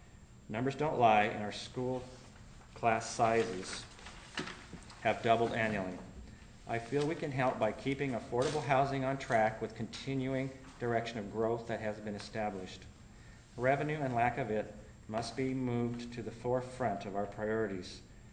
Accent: Othello, Washington, United States; moved away as an adult; I was born and raised in Othello and left in 1989 to play some college baseball. Later, I came back to Othello in 1991 to help run the family business.

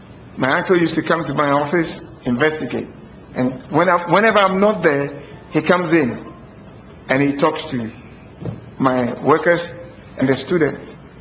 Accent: Ghana; I come from Ghana.

